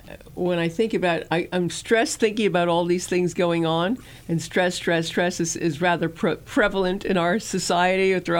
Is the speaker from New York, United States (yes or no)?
yes; New York, United States; I'm from New York. I'm a Jewish gal from New York. That's how we talk.